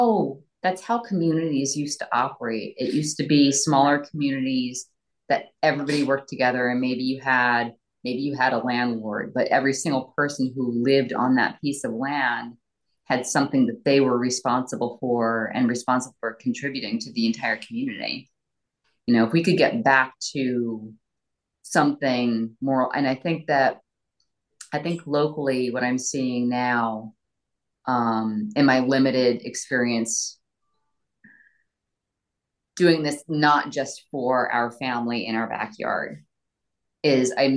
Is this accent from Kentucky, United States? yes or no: no; New Jersey, United States; now in Massachusetts, United States; I kind of grew up with it. Yeah. And I came up from New Jersey, which is the garden state, and came up to Massachusetts.